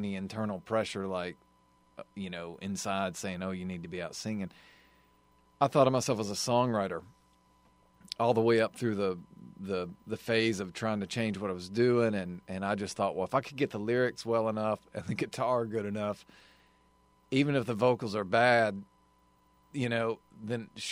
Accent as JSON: {"language": "English", "region": "Arkansas", "country": "United States", "said": "I'm from Arkansas"}